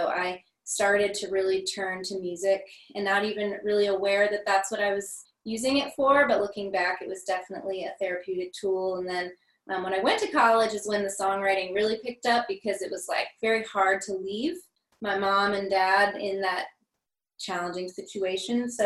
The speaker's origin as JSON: {"language": "English", "town": "Cape Girardeau", "region": "Missouri", "country": "United States", "tie": "born or raised there", "said": "Yeah, I grew up in Cape Girardeau."}